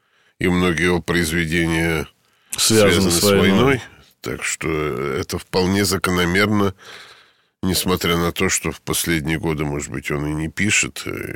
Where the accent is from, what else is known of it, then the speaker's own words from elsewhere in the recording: Rybinsk, Yaroslavl Oblast, Russia; Я сам из Рыбинска, с Верхней Волги.